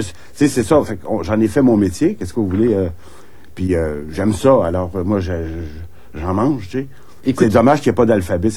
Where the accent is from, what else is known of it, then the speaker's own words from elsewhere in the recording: Saint-Jovite, Quebec, Canada; born there; Oui, non, je suis né à Saint-Jovite.